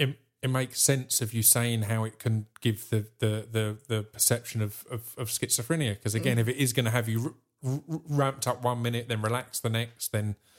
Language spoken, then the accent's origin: English; United Kingdom; Being all British